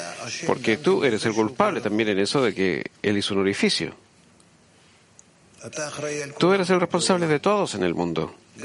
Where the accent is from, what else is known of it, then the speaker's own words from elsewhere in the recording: Israel; Somos los más estúpidos en el mundo. Somos los israelíes y los judíos.